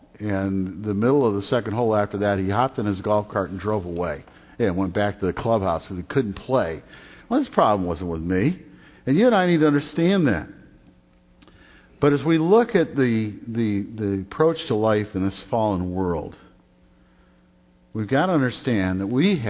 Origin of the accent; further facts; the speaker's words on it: Michigan, United States; also born or lived in Indiana; I'm from Michigan. You know, when I graduated from college, I'd spent 4 years at Taylor in Indiana